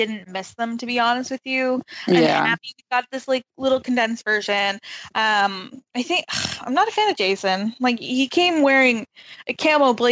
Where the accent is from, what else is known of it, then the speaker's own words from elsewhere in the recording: Canada; I just knew what they were, but they weren't available to me being a Canadian girl.